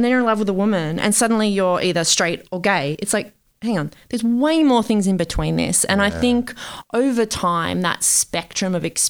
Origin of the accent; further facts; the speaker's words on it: Melbourne, Victoria, Australia; I grew up in Melbourne, actually not too far from MGA.